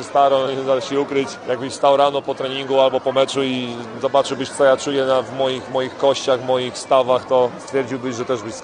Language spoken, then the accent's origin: Polish; Łódź, Łódź Voivodeship, Poland; wracam do rodzinnej Łodzi, na Bałuty, gdzie się wychowałem.